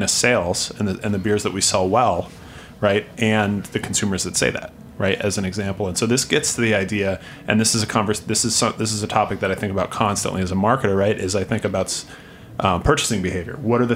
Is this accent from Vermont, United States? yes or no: yes; Vermont, United States; my first beer job in the beer world over 10 years ago was at Magic Hat Brewing Company in my hometown in Vermont.